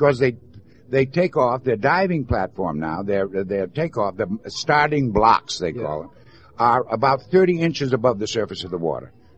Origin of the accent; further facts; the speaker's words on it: Hawaii, United States; I'm part Hawaiian. I was raised in the Hawaiian Islands. I'm an 8th Hawaiian.